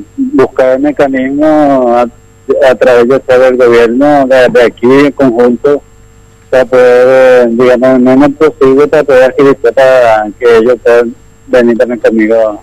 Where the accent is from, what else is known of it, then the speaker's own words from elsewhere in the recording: Minga Guazú, Alto Paraná, Paraguay; Yo soy de Alto Paraná, Minga Guazú, kilómetro 30 a Caraguay.